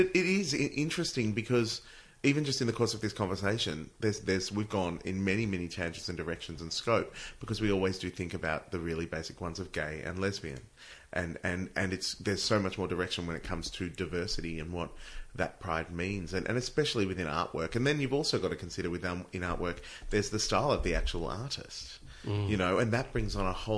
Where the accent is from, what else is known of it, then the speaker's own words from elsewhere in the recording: Box Hill, Victoria, Australia; my parents speak it, but none of us kids do, because we grew up in Box Hill. So we never spoke Italian in our family.